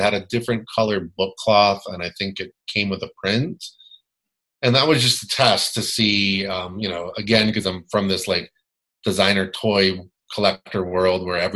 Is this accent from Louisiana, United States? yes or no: no; Florida, United States; I don't love the snow and the ice because I'm from Florida.